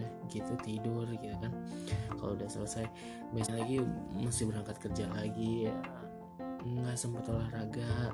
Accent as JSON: {"language": "Indonesian", "town": "Depok", "region": "West Java", "country": "Indonesia", "said": "By the way, gue dari Depok dan kantor gue di Kuningan, jadi masih naik KRL terus nyambung pakai ojek online gitu atau enggak pakai busway."}